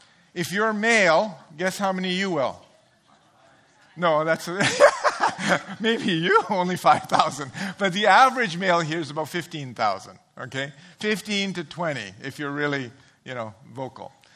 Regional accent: England, United Kingdom; so I grew up in England, okay?

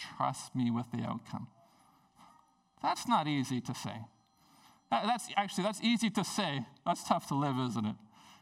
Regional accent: Prince Rupert, British Columbia, Canada; When I grew up in Prince Rupert, my grandparents had a cabin on Babine Lake.

